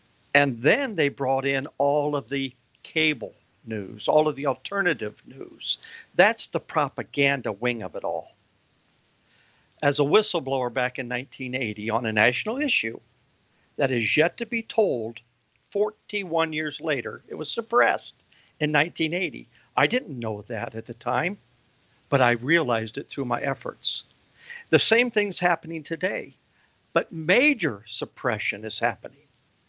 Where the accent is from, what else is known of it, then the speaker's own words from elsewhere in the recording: Fort Wayne, Indiana, United States; And I'm from Fort Wayne, Indiana.